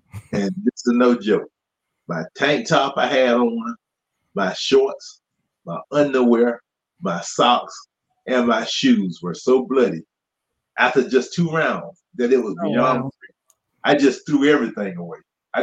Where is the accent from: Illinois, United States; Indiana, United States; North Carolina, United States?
North Carolina, United States; Ivanhoe; nobody from around my area, I'm from Ivanhoe, North Carolina. Yes. The 2000 census, the population is 311.